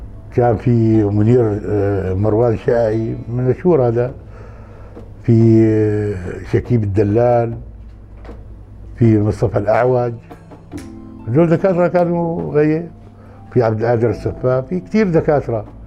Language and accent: Arabic; Hama, Hama Governorate, Syria; فنسيون أهل حماة. نحن بيحبوا الدهن بناء على البالية، فبيكون عندنا الأكل أرسم من تبع الشام أو حلب